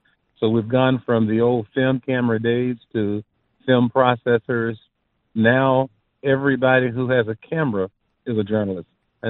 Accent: Chattanooga, Tennessee, United States; also born or lived in South Pittsburgh; I was born in Tennessee, a little town called South Pittsburgh, which is near, well, not a whole lot. but I grew up in Chattanooga, went to school there.

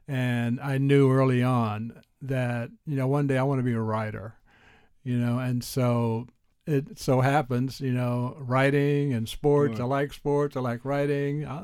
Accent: Houston, Texas, United States; Well, growing up in Houston, I guess most little boys, well, not most, but a lot of little boys, you know, I loved sports.

